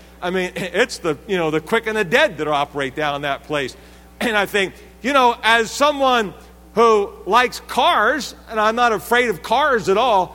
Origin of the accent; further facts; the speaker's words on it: Washington, District of Columbia, United States; now in Lakeland, United States; Now, I am from the Washington, D.C. area. Lived there most all my life. My wife and I now live in Lakeland, Florida